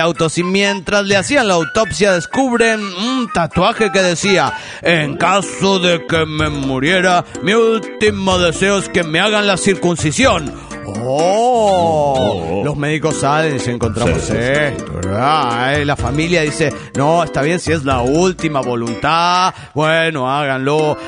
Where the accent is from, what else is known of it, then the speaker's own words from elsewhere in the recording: Hidalgo del Parral, Chihuahua, Mexico; de Parral de Chihuahua, México.